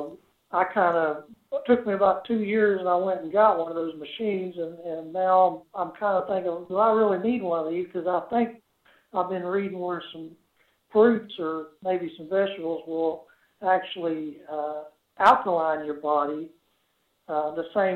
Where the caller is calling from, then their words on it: Huntington, West Virginia, United States; I'm calling from Huntington, West Virginia